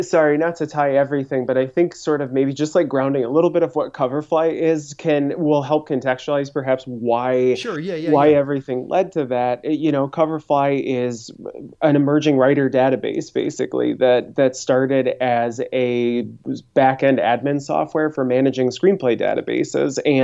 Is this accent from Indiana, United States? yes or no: no; Ohio, United States; moved away as an adult; now in Los Angeles, United States; Sure. I'm originally from Ohio, went to school out there, basically moved out